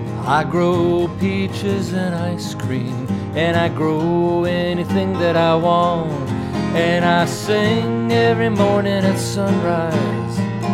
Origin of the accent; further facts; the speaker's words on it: New Hampshire, United States; now in Vermont, United States; I'm a hippie from New Hampshire. I live on a farm in Vermont.